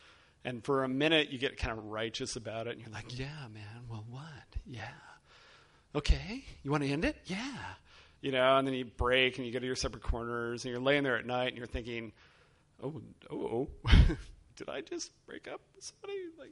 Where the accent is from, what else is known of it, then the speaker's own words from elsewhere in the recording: Wyoming, United States; I'm from Wyoming, for those of you who don't know.